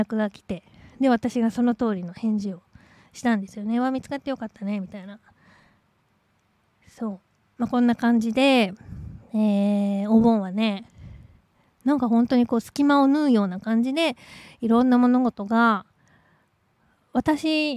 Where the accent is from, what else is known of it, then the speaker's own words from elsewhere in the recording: Tohoku, Japan; 自分の実家東北の方に帰ろうかなと思ってたんですけど